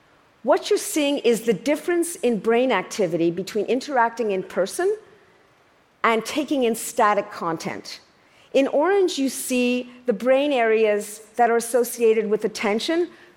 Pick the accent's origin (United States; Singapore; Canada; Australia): Canada; I'm Canadian after all